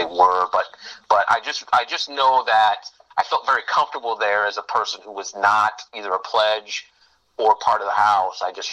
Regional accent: Fort Wayne, Indiana, United States; I was born in Fort Wayne, Indiana.

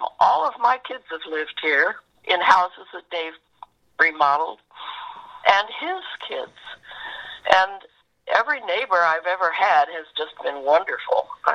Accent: Indianapolis, Indiana, United States; born there; I was born right here in Indianapolis. In 1934.

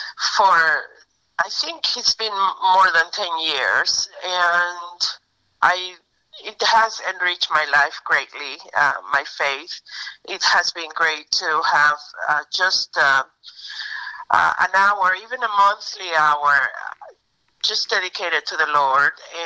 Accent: Panama; now in United States; I'm originally from Panama, so when she moved here, that was their host family.

